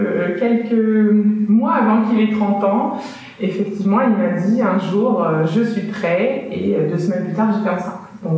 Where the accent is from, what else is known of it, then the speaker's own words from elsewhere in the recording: France; now in Munich, Germany; Je viens d'une famille nombreuse, je suis numéro 2 de 5 enfants, je suis française, mais j'habite depuis 15 ans à Munich, et mes parents vivent encore en France.